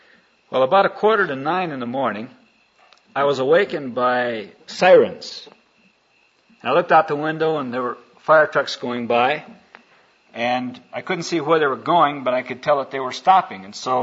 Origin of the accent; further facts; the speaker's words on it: Brazil; it was very exciting for me to be back in my home country again.